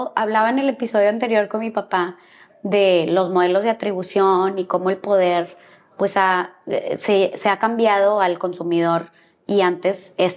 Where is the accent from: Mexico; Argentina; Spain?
Mexico; Como mexicanos